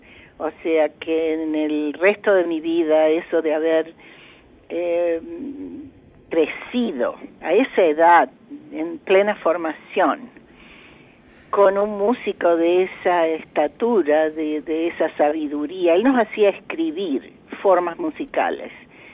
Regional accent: Bell Ville, Córdoba, Argentina; born there; yo nací en Belleville, en Córdoba, y ya era pianista

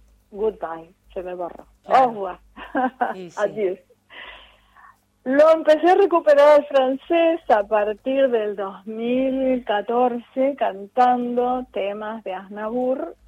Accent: Rosario, Santa Fe, Argentina; born or raised there; also born or lived in Victoria / San Nicolás

